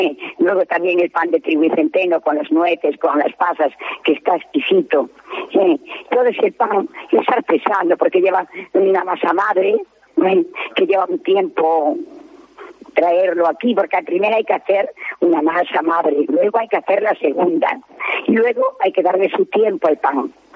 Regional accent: A Coruña, Galicia, Spain; Pues somos de Coruña

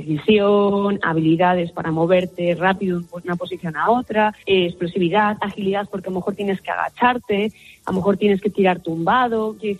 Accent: Galicia, Spain; más yo que vengo de Galicia, donde hace frío

